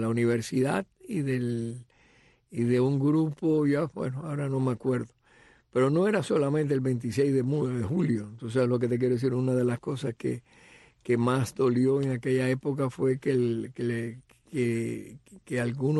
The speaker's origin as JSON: {"language": "Spanish", "town": "Antilla", "region": "Holguín", "country": "Cuba", "said": "René Ramos Latour es de mi pueblo, de Antilla."}